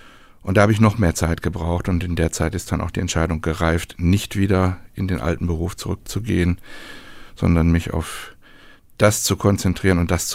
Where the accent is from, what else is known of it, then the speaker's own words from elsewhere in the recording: Gelsenkirchen, North Rhine-Westphalia, Germany; Und dann gab es 2019 eine Ausstellung in Gelsenkirchen, in meiner Heimatstadt.